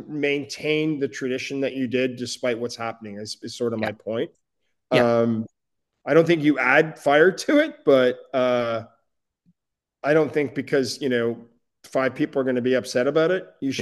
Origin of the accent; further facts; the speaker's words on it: Canada; as a Canadian